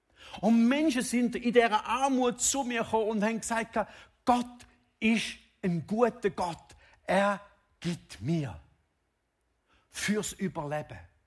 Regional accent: Switzerland; Wenn wir als Schweizer anfangen, das Evangelium und die Bibel aus unserem gemeinschaftlichen Dasein nehmen

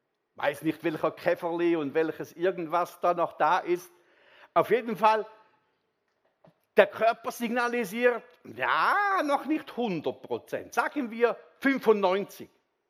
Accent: Switzerland; Ich bin im Kreutensberg aufgewachsen. Die Mentalität von uns Kreutensberger ist sehr schweizerisch und sehr eng.

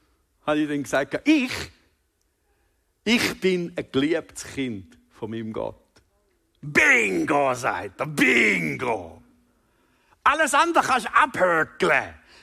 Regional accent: Thurgau, Switzerland; now in Zürich Oberland, Switzerland; Ich bin ein Schweizer. Eidgenoss! Und nicht in der EU. Yes, Gloria Dios. Ich bin Thurgauer, der in Zürich-Oberland Asyl gefunden hat.

